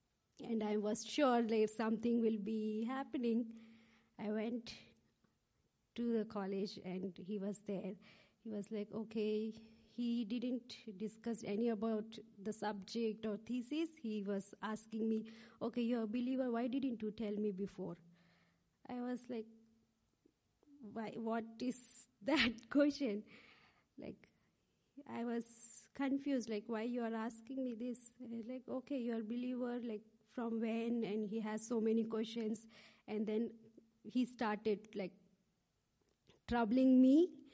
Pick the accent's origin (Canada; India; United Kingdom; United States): India; South India; Like, I come from South India, like, I don't have much experience of these struggles